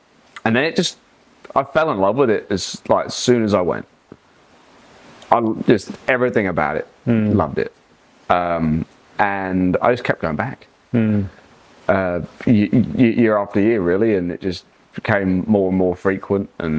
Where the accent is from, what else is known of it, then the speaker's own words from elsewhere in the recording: South East England, United Kingdom; But yeah, near about everyone I meet, they go, so where are you from? I sit down the site, oh, I'm from, you know, South Oxfordshire. And they're like, is there a South Oxfordshire in the U